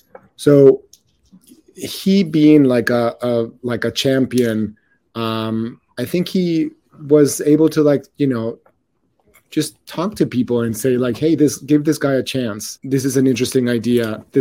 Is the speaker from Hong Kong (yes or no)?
no; Mexico City, Mexico; coming from Mexico City, like perfume is not